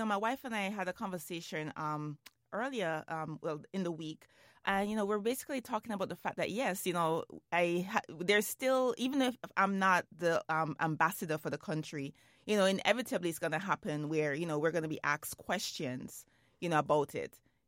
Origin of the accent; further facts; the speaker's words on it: Jamaica; You know, growing up in Jamaica, that was really real.